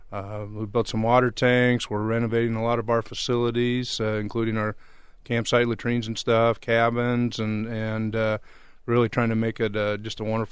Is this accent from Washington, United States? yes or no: yes; Wenatchee, Washington, United States; now in Tucson, United States; Wenatchee. I grew up in Wenatchee, Washington.